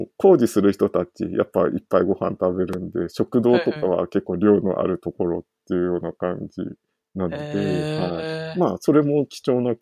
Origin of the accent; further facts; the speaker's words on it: Hokkaido, Japan; 僕、北海道出身だったから味噌が多かったんですけど。